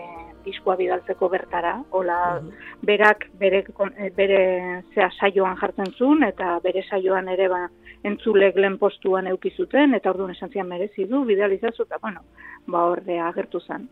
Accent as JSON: {"language": "Basque", "town": "Hernani", "region": "Basque Country", "country": "Spain", "tie": "born there", "lives_now": "Orio, Spain", "said": "Berez Orion bizi naiz, baina bai. Bertan nire sorterria edo Hernani"}